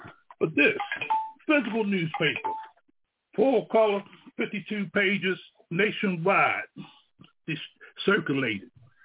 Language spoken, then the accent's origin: English; Baltimore, Maryland, United States; Because I'm from the Baltimore area, and we're having this major issue here with one of our queens